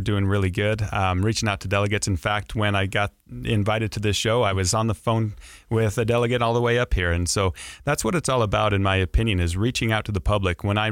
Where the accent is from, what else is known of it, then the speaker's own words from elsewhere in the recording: Utah, United States; I was born and raised in the Uinta Basin, and so a lifelong resident of Utah.